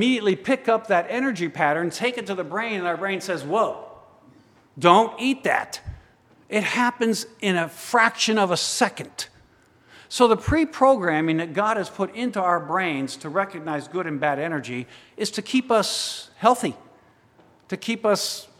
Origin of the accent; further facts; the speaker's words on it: Lexington, United States; when I was a kid, and I grew up in Lexington